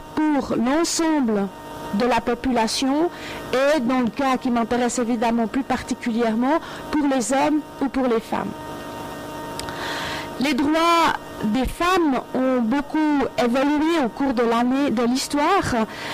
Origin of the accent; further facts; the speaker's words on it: Switzerland; pardon, je suis suisse, 94